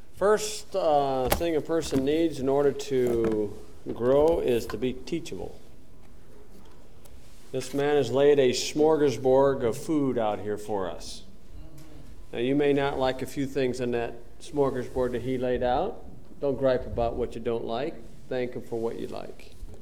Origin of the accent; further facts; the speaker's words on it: Indiana, United States; I grew up in Podunk, Indiana. Thank God for my roots.